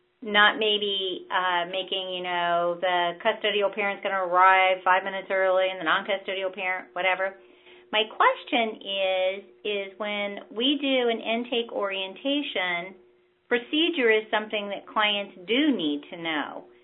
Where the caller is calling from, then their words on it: Ohio, United States; Hi, I'm from Greene County, Ohio